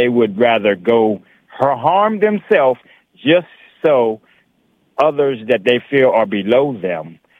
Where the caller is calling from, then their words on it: Fort Washington, Maryland, United States; Fort Washington.